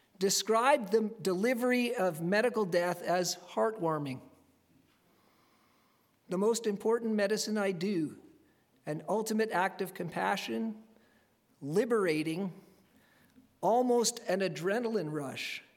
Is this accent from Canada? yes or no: yes; Canada; Now, it used to be that when I, as a Canadian citizen, would go abroad, it would be something that we would regularly do.